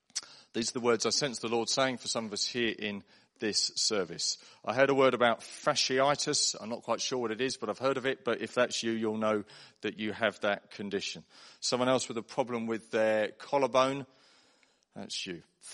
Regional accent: United Kingdom; Now, I know because I'm British

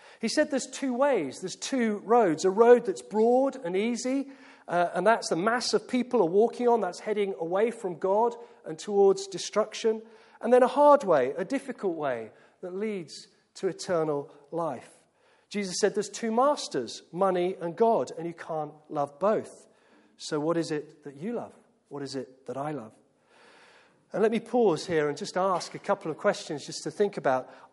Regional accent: United Kingdom; I'm called a Welsh, I'm called a Scottish, and I'm half English. I could have played rugby for 3 out of 4 of the home nations.

